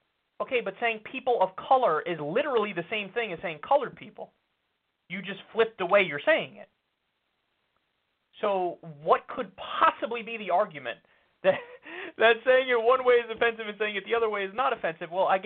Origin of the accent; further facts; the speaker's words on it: New Rochelle, New York, United States; me growing up in New Rochelle, New York, you know, the North End is more white, more affluent.